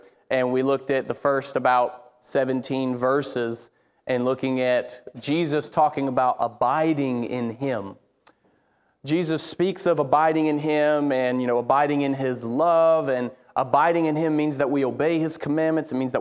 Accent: Alabama, United States; But I grew up in Alabama, so it's the Crimson Tide or the Auburn Tigers. You know, that's who people go for in the state I'm from.

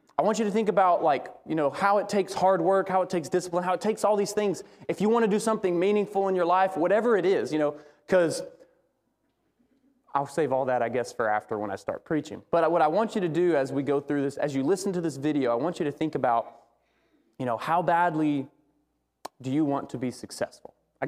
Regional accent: Alabama, United States; I grew up in Alabama.

